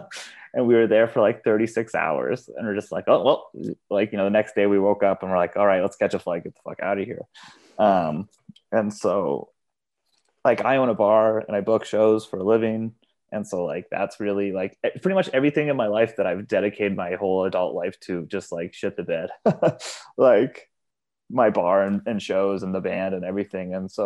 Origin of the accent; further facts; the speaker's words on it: Canada; God bless Canada. I love being Canadian, but like, the music that we make is just so niche that we can't really have a full career.